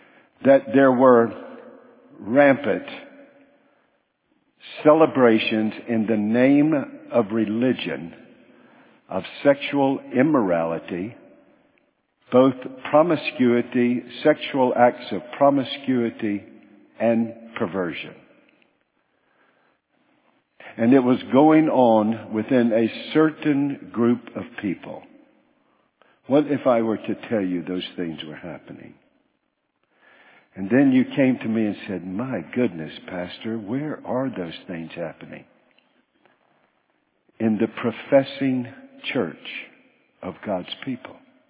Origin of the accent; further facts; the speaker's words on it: Charlotte, North Carolina, United States; now in Alabama, United States; But I grew up in Charlotte, North Carolina, and now I live in Alabama